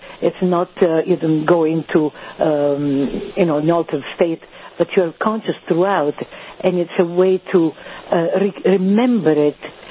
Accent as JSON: {"language": "English", "town": "Ravenna", "region": "Emilia-Romagna", "country": "Italy", "said": "Well, originally I am from Ravenna, which is on the other side, in the eastern side of Italy, on the Adriatic Sea, a little bit south of Venice. But right now I live a little bit north of Turin, which is where Domenhur is located."}